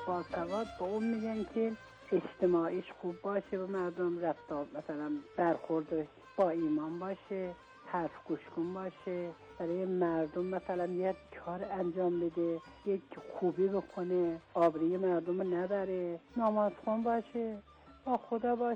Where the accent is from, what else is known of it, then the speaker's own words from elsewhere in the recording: Zanjan, Zanjan Province, Iran; born there; now in Qom, Iran; اصلیت هم شیرازی، از زنجان دنیا اومدم ولی الان قم زنگ میزنم.